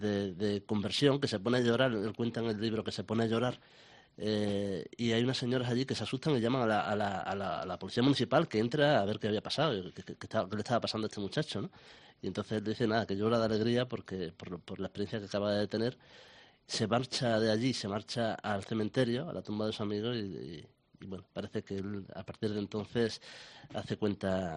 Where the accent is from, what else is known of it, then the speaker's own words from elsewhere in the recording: La Codosera, Extremadura, Spain; en La Codosera, que además es mi pueblo, lo conozco bien.